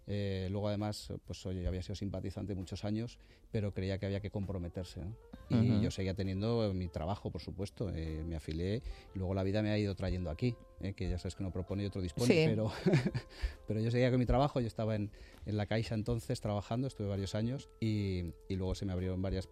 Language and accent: Spanish; Spain; Yo soy un enamorado de España, de mi país, lógicamente, como muchos, como la mayoría de los españoles